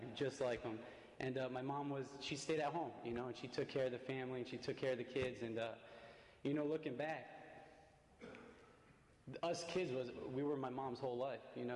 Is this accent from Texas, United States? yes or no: no; Paterson, New Jersey, United States; born there; I was born in Paterson, New Jersey, I don't remember a lot about my childhood.